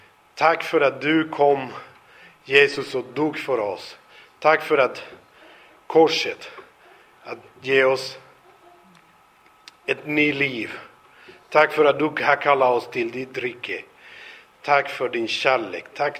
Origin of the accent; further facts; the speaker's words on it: Venezuela; Swedish is a second language; now in Sweden; Hemma i Venezuela, jag bodde här i Sverige, det var 2002.